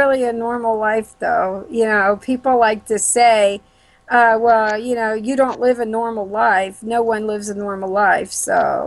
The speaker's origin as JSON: {"language": "English", "town": "Temple Terrace", "region": "Florida", "country": "United States", "tie": "born or raised there", "said": "I grew up in Temple Terrace, so it wasn't right in Tampa."}